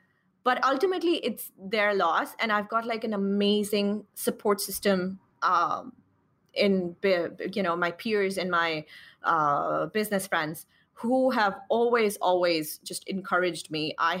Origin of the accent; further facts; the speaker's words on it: Pakistan; I am a Pakistani Muslim hijabi freelance copywriter.